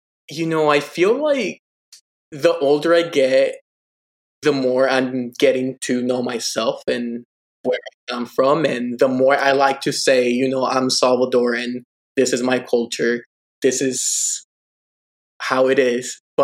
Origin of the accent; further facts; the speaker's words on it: Denver, Colorado, United States; now in New York, United States; because I grew up in Colorado. I grew up in Denver. That's where my mom and my brothers are.